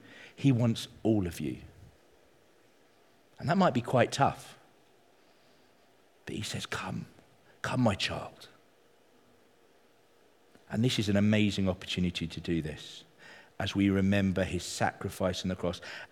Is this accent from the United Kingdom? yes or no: yes; United Kingdom; I'm British.